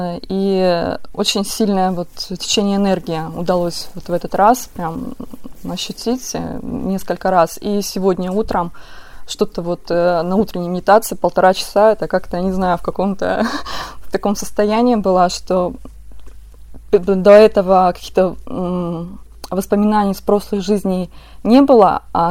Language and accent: Russian; Cherepovets, Vologda Oblast, Russia; Я из Череповца, Вологодская область.